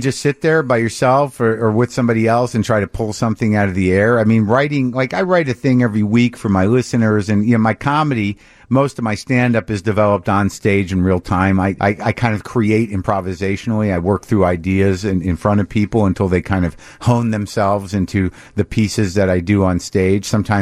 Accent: Albuquerque, New Mexico, United States; I grew up in New Mexico in Albuquerque

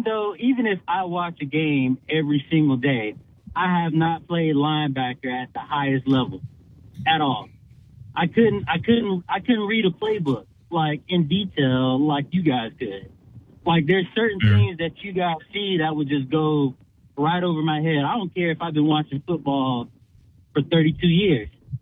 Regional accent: Florida, United States; I'm from Florida.

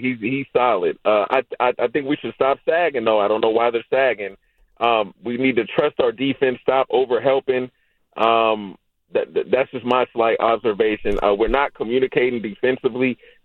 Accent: Hunters Point, California, United States; You know, I'm from Hunters Point, California. I grew up, I wasn't allowed to call fouls or I couldn't play.

